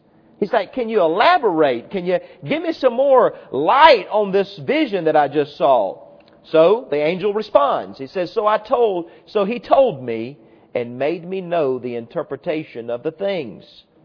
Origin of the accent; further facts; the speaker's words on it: United States; I'm an American through and through, and I'm thankful for my country